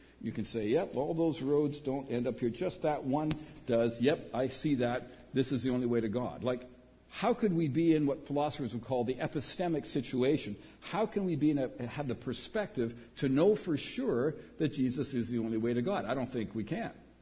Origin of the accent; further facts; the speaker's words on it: Canada; I'm obliged as a Canadian to respect my neighbor at least.